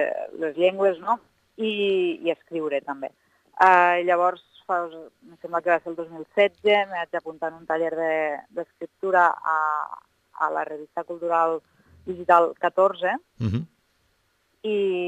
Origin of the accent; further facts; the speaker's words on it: Amposta, Catalonia, Spain; born there; jo vaig néixer a Amposta